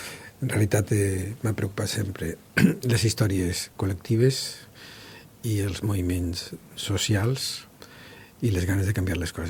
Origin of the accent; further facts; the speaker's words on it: Rocafort, Valencian Community, Spain; born there; vaig néixer a Rocafort l'any 49, ja per tant soc major